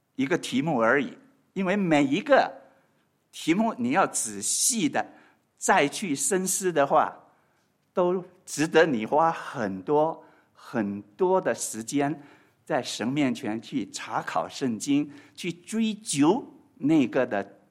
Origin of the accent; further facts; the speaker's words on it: China; 换句话说，用我们中国人的话说，不管他是上流社会的人，不管他是所谓低层社会的人，都是罪人。